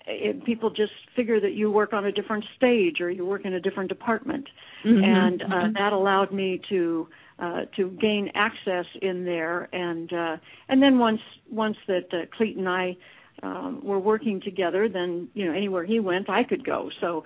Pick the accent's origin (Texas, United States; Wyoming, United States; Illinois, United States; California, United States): California, United States; Los Angeles; born there; Well, I was born in Los Angeles, and I was privileged to have a mentor.